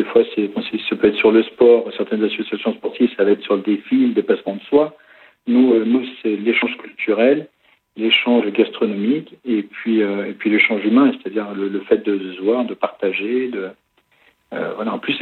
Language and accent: French; Grenoble, Auvergne-Rhône-Alpes, France; je suis natif de Grenoble, hein, et en fait, quand on a eu les enfants, eh ben, on se voyait un peu plus à la campagne qu'en ville, et bon, du coup, ça a été un choix de vie. Et depuis 2003, on est là.